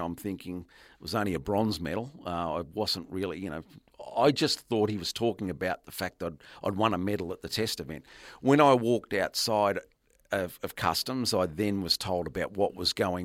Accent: Ballarat, Victoria, Australia; Steve and I grew up together in Ballarat.

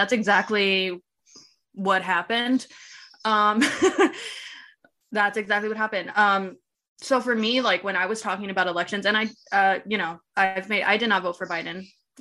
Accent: Texas, United States; you know, I'm from Texas, so like seeing what Abbott has done in the last like 2 years

